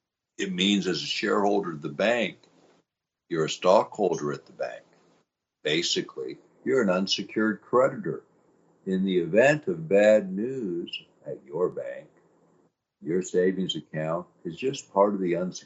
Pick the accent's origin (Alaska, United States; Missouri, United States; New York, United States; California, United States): Alaska, United States; You know, in my part of the world, I grew up here in Alaska, okay?